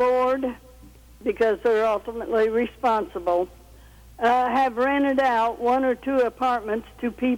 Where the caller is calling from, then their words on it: Lake Worth, Florida, United States; Lake Worth.